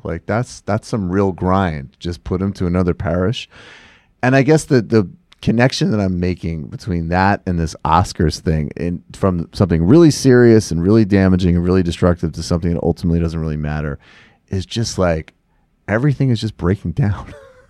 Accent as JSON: {"language": "English", "region": "Massachusetts", "country": "United States", "tie": "born or raised there", "said": "because I grew up in Massachusetts"}